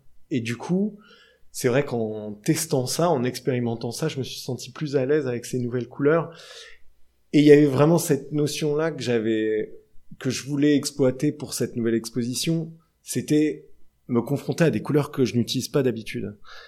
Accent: Paris, Île-de-France, France; Parce que effectivement, on est parisien et on a un attachement très fort à cette ville parce qu'on adore Paris.

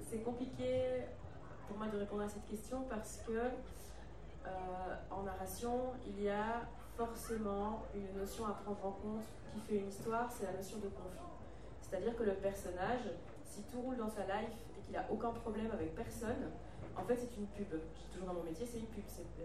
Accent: Liège, Wallonia, Belgium; born there; moi je suis d'origine espagnole, je suis née en Belgique, à Liège, une petite ville extraordinaire, si vous venez, vous allez voir, on est très sympa, où il y a eu une survivance du Wallon jusque dans les années 50-60, et la langue est en train de mourir.

